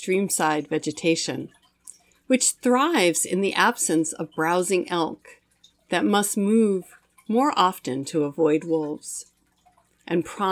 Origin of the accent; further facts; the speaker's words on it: New York, United States; Meanwhile, in my home state of New York, wolves were eradicated by hunters in the late 1800s